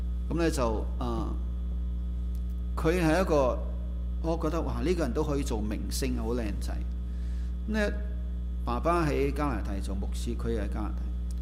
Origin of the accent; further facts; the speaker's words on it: Guangdong, China; 我哋广东人最识讲啊